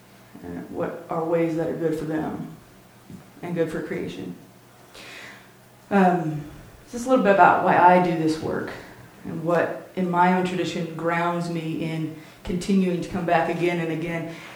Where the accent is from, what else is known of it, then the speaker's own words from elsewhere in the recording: Birmingham, Alabama, United States; So I come from the South, and I come from Birmingham, Alabama, and I'm surrounded by storytellers.